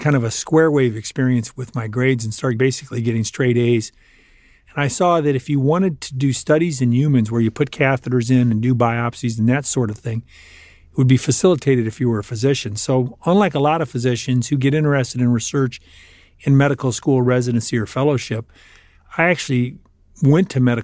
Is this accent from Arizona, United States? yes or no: yes; Arizona, United States; You're correct. I was a sort of an indifferent student at Rincon High School. And I started college in 1976 and went to several schools in 1 year. I ended up in 1977 at the University of Arizona